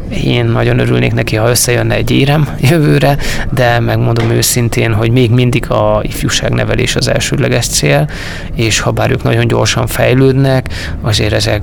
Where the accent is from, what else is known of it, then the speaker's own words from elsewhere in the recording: Borsod-Abaúj-Zemplén, Hungary; Én alapvetően ugye így borsodiként azt mondom